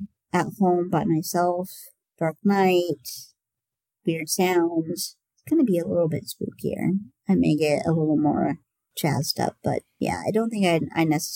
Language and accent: English; Iowa, United States; also born or lived in Nebraska; when we moved to Iowa because I was born in Nebraska.